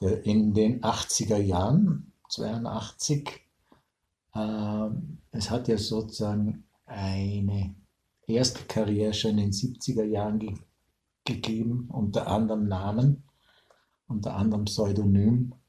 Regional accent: Vienna, Austria; ich bin ja Wiener und ein Stadtflüchtling. Thema ist, ich bin am Land aufgewachsen und behaupte, habe die glücklichste Kindheit am Land verlebt, auf einer alten Ritterburg.

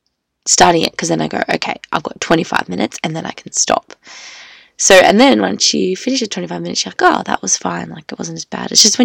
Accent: Australia; So there you go, I'm just an Australian girl with the world at her feet.

